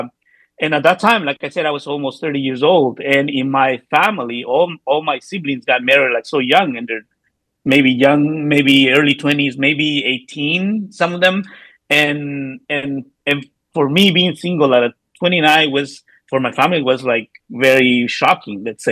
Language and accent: English; Oaxaca, Mexico; now in United States; Because back in Oaxaca, I went to school in Oaxaca. I'm from Oaxaca, Mexico.